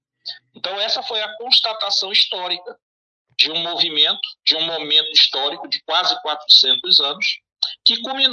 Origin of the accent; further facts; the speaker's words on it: Pará, Brazil; now in Codó, Brazil; eu não sou maranhense, eu sou paraense, mas estou aqui há 22 anos